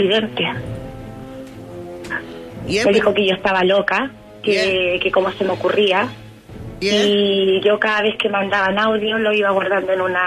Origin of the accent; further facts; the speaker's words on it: Chile; como buena si chilena, mala, empoderada.